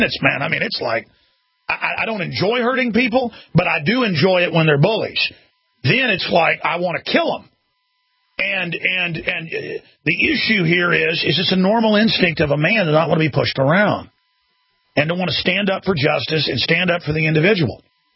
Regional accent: Dallas, Texas, United States; This has happened before. I grew up in Dallas.

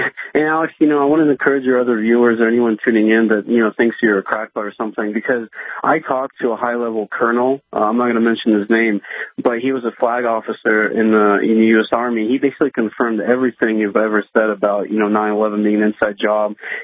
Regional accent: Ukraine; now in United States; I'm from Ukraine, and I came to America about 17 years ago

